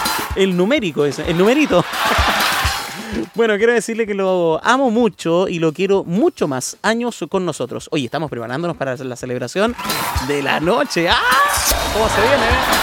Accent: Valparaíso, Chile; somos de Valparaíso, amigo. Somos de Valparaíso. Saludos del Cerro de Perú.

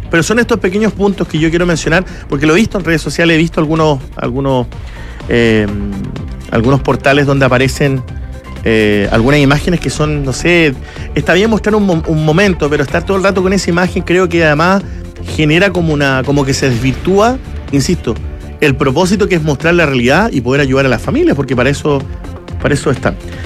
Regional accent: Magallanes, Chile; los que somos de Magallanes conocemos

